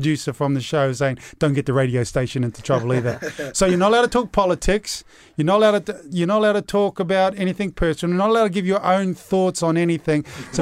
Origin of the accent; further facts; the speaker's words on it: Auckland, New Zealand; I'm from West Auckland